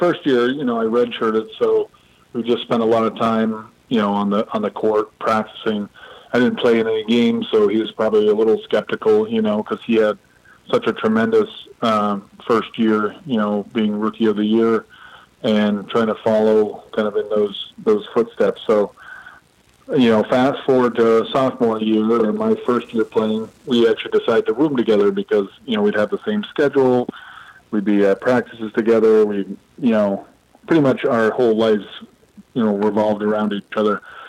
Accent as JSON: {"language": "English", "town": "Barnet", "region": "Vermont", "country": "United States", "tie": "born or raised there", "said": "Growing up in Barnett, I knew that they had a school, but I didn't really follow too much of the local or Vermont sports."}